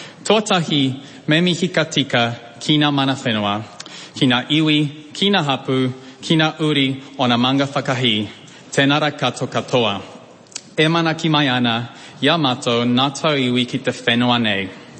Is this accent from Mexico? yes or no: yes; Tijuana, Baja California, Mexico; moved away as an adult; also born or lived in Mexico City; I was born in Mexico City, but I grew up in Tijuana until I was 18.